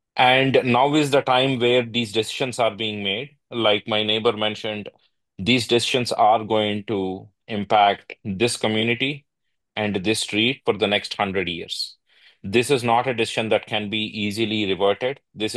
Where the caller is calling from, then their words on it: India; I'm actually speaking from India.